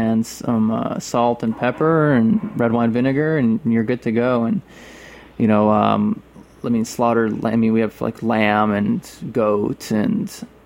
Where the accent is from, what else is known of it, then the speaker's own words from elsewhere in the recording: Rochester, New York, United States; born there; I'm born in Rochester, New York.